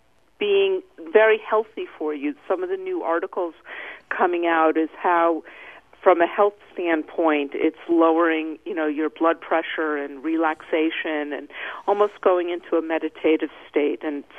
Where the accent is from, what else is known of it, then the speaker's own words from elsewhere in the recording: Kent, Connecticut, United States; I'm from Kent, Connecticut, and Black Sheep Yarns located here.